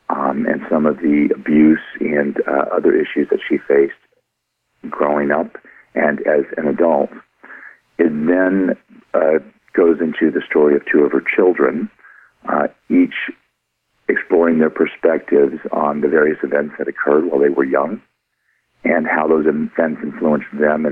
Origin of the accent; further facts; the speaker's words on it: Austin, Texas, United States; born there; also born or lived in Philadelphia / San Francisco / Michigan / Louisiana; Well, I was born in Austin, Texas, but have lived in many parts of the country, including Philadelphia, San Francisco, Michigan, Louisiana, New Orleans, and various areas.